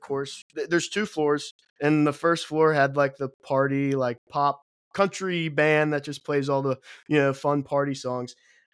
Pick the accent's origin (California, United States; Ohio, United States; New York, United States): Ohio, United States; Cincinnati; also born or lived in Texas / Oklahoma; I'm from Cincinnati. Okay. So I get to Nashville every so often. I try to, and I've lived in Texas. I've lived in Oklahoma